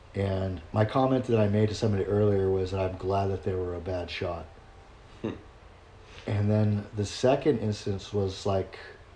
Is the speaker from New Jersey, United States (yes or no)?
no; Vista, California, United States; some of the stupid things I did when I was living or growing up in Vista.